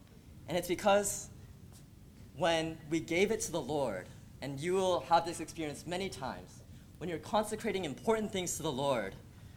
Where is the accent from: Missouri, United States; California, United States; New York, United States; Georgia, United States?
California, United States; I'm originally from California, like some of you, a lot of you. And I came here for college. My family is actually still back in California